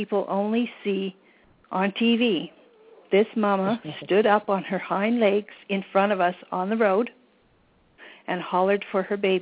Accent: Canada; So if I make a mistake, it's because I'm Canadian, and that's what we say.

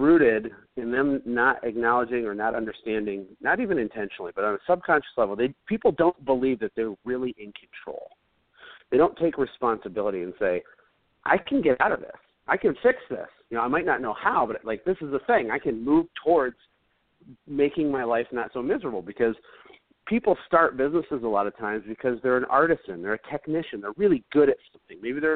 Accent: Flint, Michigan, United States; I grew up in Flint. Flint is like Beirut.

